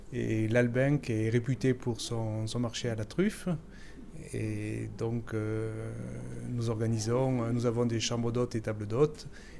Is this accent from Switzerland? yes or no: no; Tunisia; born there; Donc, personnellement, je suis né en Tunisie.